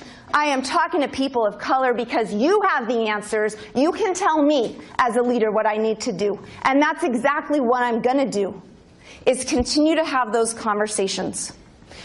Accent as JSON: {"language": "English", "region": "Idaho", "country": "United States", "said": "and I am from Idaho. We are so white."}